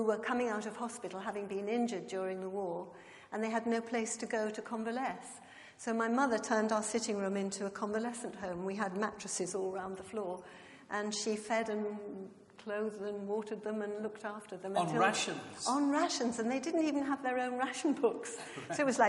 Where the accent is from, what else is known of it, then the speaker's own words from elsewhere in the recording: Liverpool, North West England, United Kingdom; I came from the wrong side of the Pennines because I came from Liverpool. I came from the Wirral.